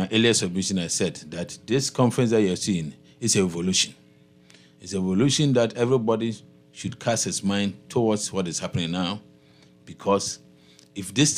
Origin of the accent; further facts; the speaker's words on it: Elmina, Central Region, Ghana; We love our people. I come from Elmina. You can Google and see.